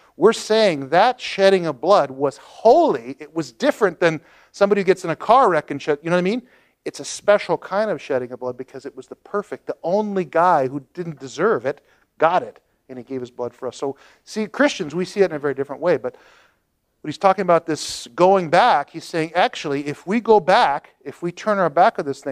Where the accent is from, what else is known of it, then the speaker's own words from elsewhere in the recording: United States; That's why flag desecration is a big deal, at least in North America, particularly where I grew up in the States.